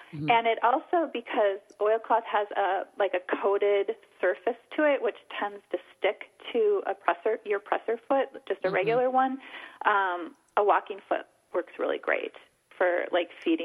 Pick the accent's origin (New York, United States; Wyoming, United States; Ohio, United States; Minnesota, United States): Minnesota, United States; Yeah, so growing up in Minnesota, there's just a huge Scandinavian influence here